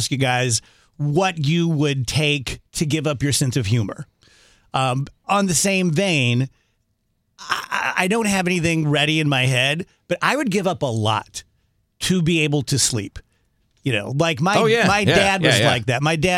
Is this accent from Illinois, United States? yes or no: yes; South Roxana, Illinois, United States; I'm from South Roxana, baby.